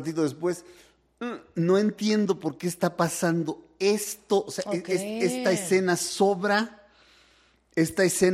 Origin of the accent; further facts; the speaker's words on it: Michoacán, Mexico; que yo veía cuando era niño y vivía en Michoacán